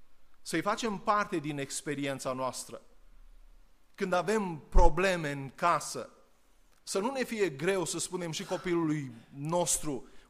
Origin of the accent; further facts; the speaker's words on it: Romania; Nu pentru că suntem români